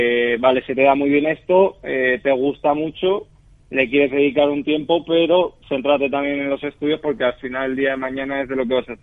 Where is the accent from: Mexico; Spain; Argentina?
Spain; Valencia, Valencian Community; y más siendo valenciano, viviendo aquí, se me presentaban también más facilidades